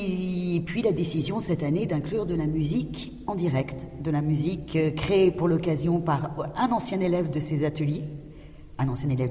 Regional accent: France; born there; je suis née en France, mon père qui est tchèque a immigré en 68 en France. Donc j'ai vraiment grandi dans le milieu théâtral.

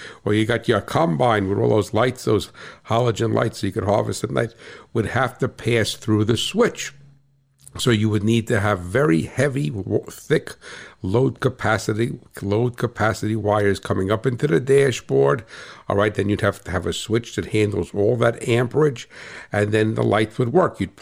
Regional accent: New Jersey, United States; I'm that guy from New Jersey

